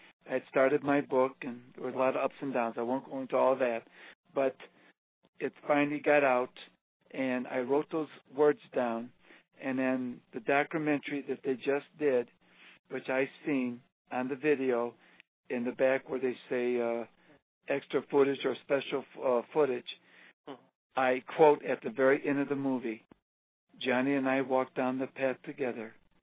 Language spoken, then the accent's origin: English; Chicago, Illinois, United States; moved away as an adult; I was 18 when we moved away from the Northwest Side of Chicago to the Plains.